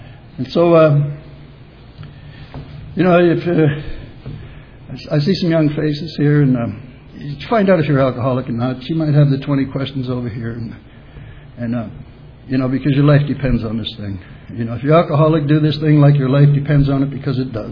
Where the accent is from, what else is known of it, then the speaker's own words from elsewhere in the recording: Boston, Massachusetts, United States; I was raised in Boston. I'm the youngest of 11 kids.